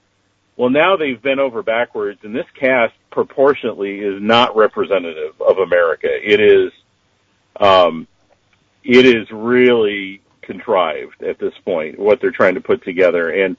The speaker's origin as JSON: {"language": "English", "region": "Midwest", "country": "United States", "tie": "born or raised there", "said": "I will say, as a native Midwesterner, uh-huh. I'm offended when you don't say guys."}